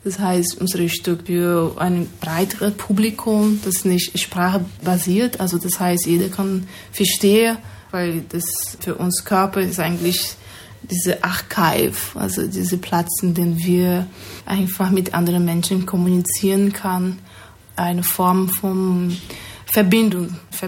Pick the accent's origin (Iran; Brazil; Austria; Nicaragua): Brazil; now in Germany; Ich komme aus Brasilien. Ich lebe in Deutschland seit 2010.